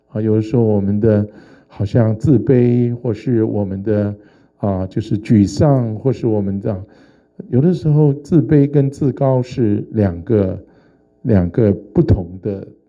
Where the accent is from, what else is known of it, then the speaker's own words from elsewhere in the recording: Hunan, China; 我们是湖南人，是雷子、骡子，脾气不好。